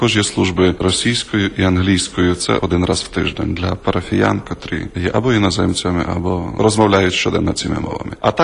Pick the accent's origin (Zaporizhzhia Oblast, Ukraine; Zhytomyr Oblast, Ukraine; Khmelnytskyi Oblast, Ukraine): Zhytomyr Oblast, Ukraine; Zhytomyr; Я з України, я з Житомира, народжений в Житомирі. Семінарію закінчив в Білорусі в Гродно. З 96-го року я священник і працюю в цій парафії.